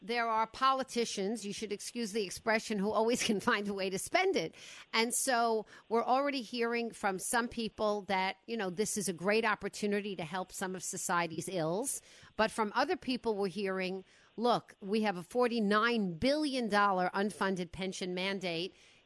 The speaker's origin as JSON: {"language": "English", "region": "New York", "country": "United States", "said": "And I'm like this all the time because I come from New York. So I'm constantly nasal."}